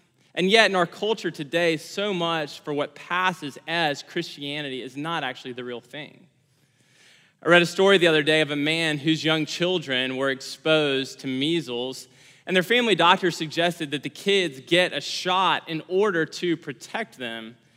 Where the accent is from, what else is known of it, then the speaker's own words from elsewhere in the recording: Memphis, Tennessee, United States; now in Austin, United States; I grew up in Memphis, and now I live in Austin.